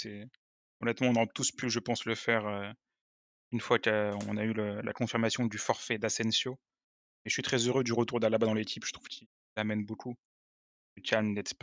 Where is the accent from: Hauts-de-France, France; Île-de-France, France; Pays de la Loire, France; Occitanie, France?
Île-de-France, France; Paris; Je viens de Paris dans le 17e.